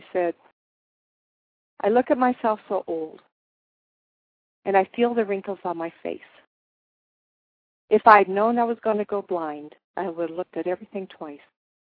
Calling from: Tombstone, Arizona, United States; I'm calling you from Arizona, where I currently live, near the town of Tombstone.

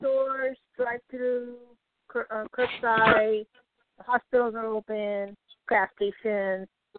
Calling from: Colorado, United States; Colorado.

